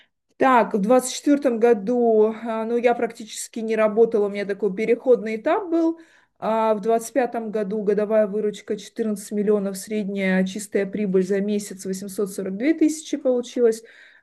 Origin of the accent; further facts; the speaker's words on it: Makhachkala, Dagestan, Russia; born there; also born or lived in Saint Petersburg; now in Moscow, Russia; Мне 39 лет. Я родилась в Махачкале, в Дагестане. Живу в Москве. Живу давно здесь.